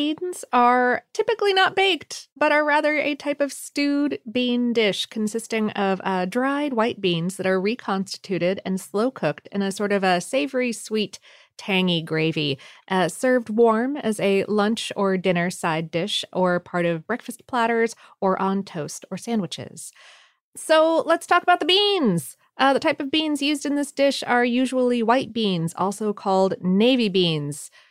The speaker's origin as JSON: {"language": "English", "region": "Ohio", "country": "United States", "tie": "born or raised there", "said": "Growing up in Ohio, like that was a very like summer, especially Independence Day coated food for me."}